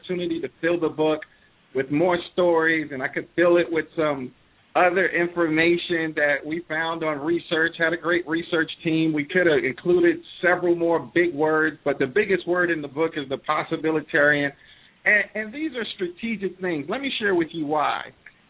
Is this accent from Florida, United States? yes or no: no; Bronx, New York, United States; That it didn't matter that I was born in the Bronx, New York. It did not matter that we grew up on the assistance of the federal government, that we ate government cheese.